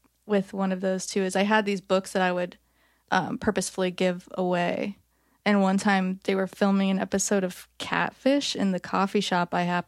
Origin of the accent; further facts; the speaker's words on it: Greensboro, North Carolina, United States; Yeah, well, I'm from Greensboro, which is like 2 hours east of here.